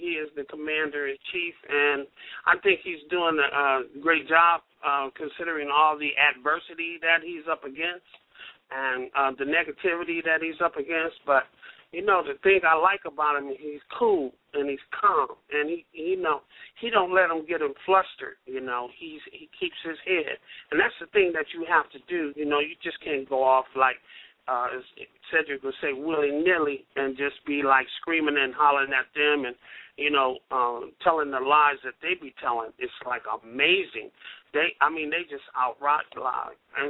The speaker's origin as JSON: {"language": "English", "town": "Seattle", "region": "Washington", "country": "United States", "said": "because I'm from Seattle. So I got to give a shout out to Seattle, Washington, because that's where I'm from originally."}